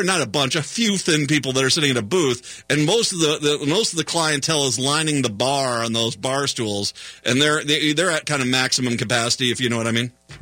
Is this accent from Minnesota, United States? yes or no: yes; Minnesota, United States; We're from Minnesota. You don't get Waffle Houses up here, so.